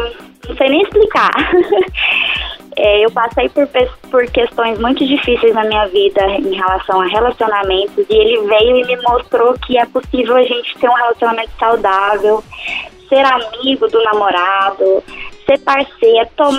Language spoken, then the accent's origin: Portuguese; Goiânia, Goiás, Brazil; Sou de Goiânia.